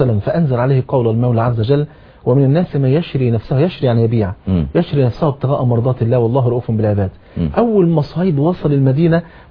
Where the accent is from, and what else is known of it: Egypt